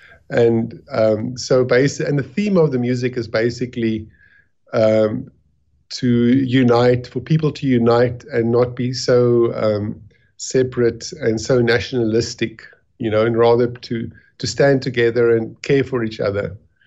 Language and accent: English; Johannesburg, Gauteng, South Africa; I was born in Johannesburg, grew up in Joburg.